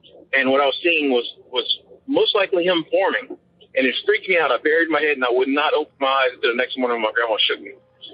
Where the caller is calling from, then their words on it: Lafayette, Louisiana, United States; I'm calling from Lafayette, Louisiana.